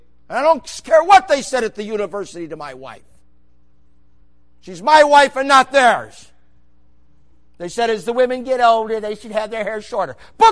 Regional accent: Buffalo, New York, United States; I'm from New York, Buffalo.

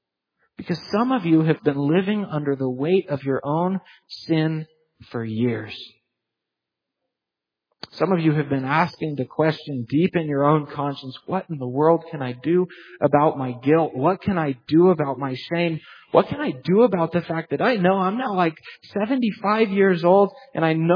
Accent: United States; I'm not going to trust in the fact that I'm an American and I love freedom and apple pie.

